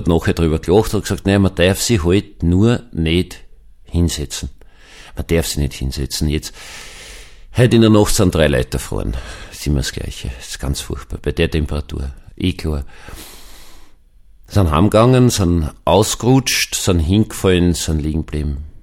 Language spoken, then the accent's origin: German; Vienna, Austria; Das werde ich nie können, bin Wiener.